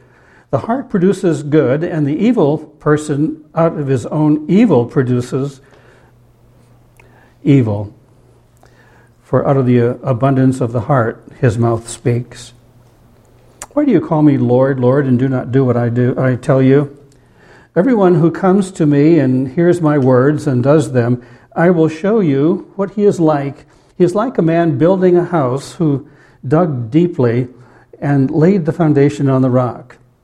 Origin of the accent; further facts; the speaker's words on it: New Hampshire, United States; I'm from New Hampshire. I'm one of those cows from New Hampshire.